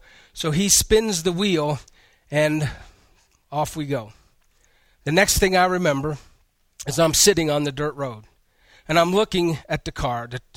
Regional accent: Colorado Springs, Colorado, United States; And so I grew up in Colorado Springs.

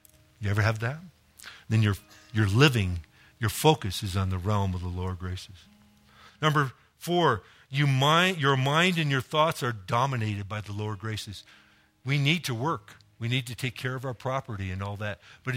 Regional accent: Los Angeles, California, United States; And I grew up in Los Angeles in the hood. It was BYOG country.

